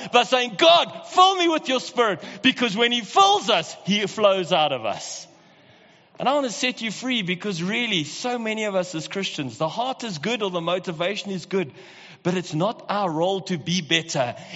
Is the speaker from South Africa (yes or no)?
yes; Pretoria, Gauteng, South Africa; now in Johannesburg, South Africa; I was born and raised in Pretoria, so, you know, I'm a Blue Bull supporter. But 15 years ago when I moved to Joburg